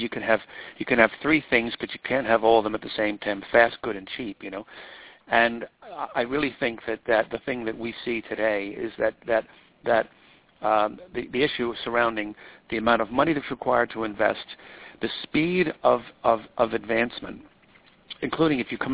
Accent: Babylon, New York, United States; I'm a guy, I was born and raised in Babylon, Long Island, so anybody out there who knows where that is, as a kid from the wrong side of the tracks, was raised by a single mom, raised four kids single-handed.

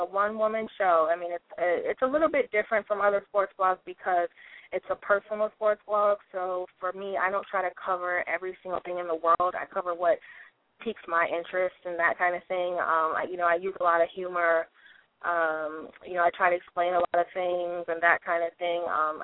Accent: Virginia, United States; also born or lived in Philadelphia; And I'm not from Philadelphia. I'm actually from Virginia, but I went to college in Philadelphia. So I lived, around, my fellow Sixers and Eagles fans for 4 years.

